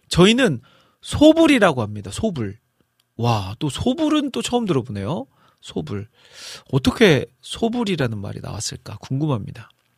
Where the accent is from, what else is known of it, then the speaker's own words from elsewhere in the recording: North Jeolla, South Korea; 저는 전라북도 출신이라서 저희 고장에서는 솔이라고 불렀거든요.